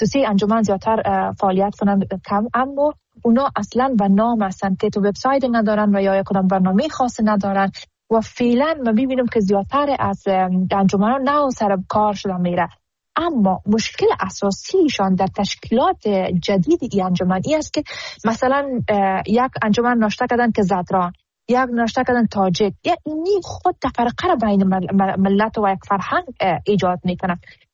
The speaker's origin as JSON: {"language": "Persian", "country": "Afghanistan", "said": "ما حمایت همه افغانهای ما را ضرورت داریم و خودم یک قدر از خونمون به بدنم باشه به خاطر وطندارم وطنم دریغ نمیکنم"}